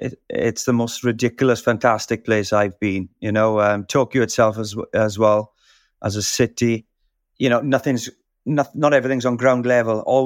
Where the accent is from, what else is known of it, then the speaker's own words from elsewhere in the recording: Wales, United Kingdom; But like I said, I'm from the Almond Valley, and my first professional team was Neath, even though I was a Scarlet or Llanelli fan growing up.